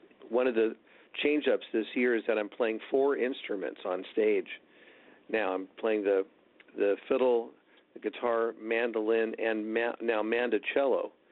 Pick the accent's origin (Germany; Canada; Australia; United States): United States; Seattle, Washington; Well, I was born and raised in Seattle, and I started showing signs of musical talent when I was a little kid.